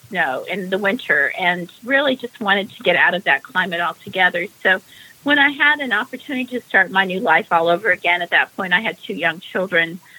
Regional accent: Wooster, Ohio, United States; Well, I was originally raised in a small town in Ohio called Worcester, Ohio, and for people that know the Midwest, this is in an area of rural Ohio where there's a number of Amish people that still drive horse and buggies.

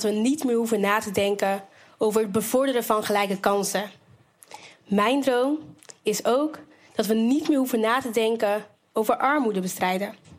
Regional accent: Rotterdam, South Holland, Netherlands; Ook dat wij als Rotterdammers ons geroepen voelen samen het verschil te kunnen maken.

